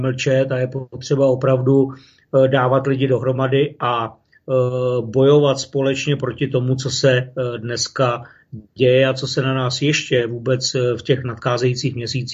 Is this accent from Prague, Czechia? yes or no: yes; Prague, Czechia; No tak já jsem rodilý Pražák, nevím, jestli to je dneska něco pyšného nebo ne, nicméně narodil jsem se v Praze, jsem 69. ročník, takže už taky pár let něco pamatuji. No a vyrůstal jsem v Praze